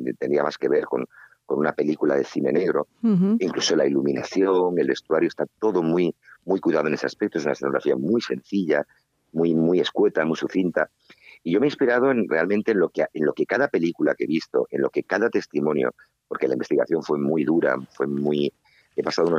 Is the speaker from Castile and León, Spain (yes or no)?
no; Córdoba, Andalusia, Spain; born there; Yo soy una persona que siempre he estado muy próximo a la cultura judía. Yo nací en Córdoba, en el barrio de la Judería